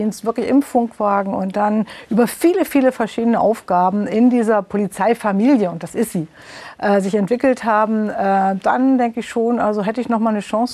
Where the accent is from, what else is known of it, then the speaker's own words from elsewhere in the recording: Southern Germany, Germany; also born or lived in Berlin; Berlin war immer zweite Heimat. Es gab immer eine Wohnung in Berlin, aber aufgewachsen bin ich in der Tat in Süddeutschland, in der Nähe vom Bodensee. In der Tat ist es dort sehr idyllisch